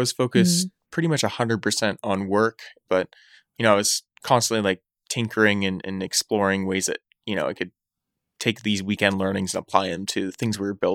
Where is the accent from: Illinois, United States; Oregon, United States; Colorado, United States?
Oregon, United States; Eugene; I grew up in Eugene, Oregon, went to school there at the University of Oregon.